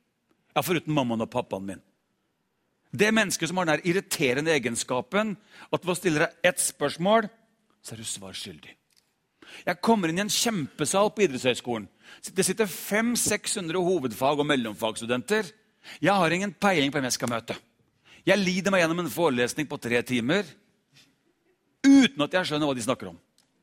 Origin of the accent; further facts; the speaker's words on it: Larvik, Vestfold, Norway; jeg kommer fra Larvik